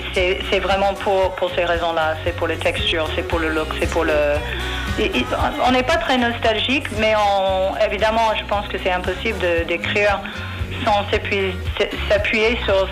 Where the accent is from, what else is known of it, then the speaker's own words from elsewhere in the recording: New York, United States; mon enfance à New York